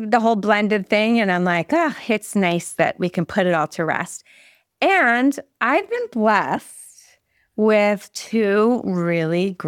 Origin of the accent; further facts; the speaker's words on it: Montreal, Quebec, Canada; So I grew up in Montreal in Quebec, and have you heard famous Montreal smoked meat?